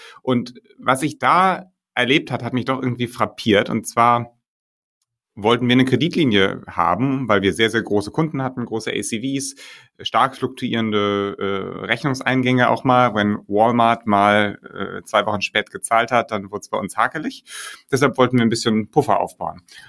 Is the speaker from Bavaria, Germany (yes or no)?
no; Hamburg, Germany; ich komme aus Hamburg